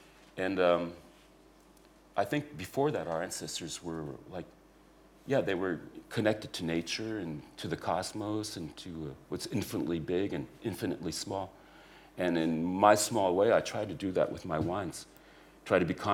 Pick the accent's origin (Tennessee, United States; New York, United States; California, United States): California, United States; San Francisco; I like the fruitiness, fruity wines, because I come from San Francisco. I'm fruity.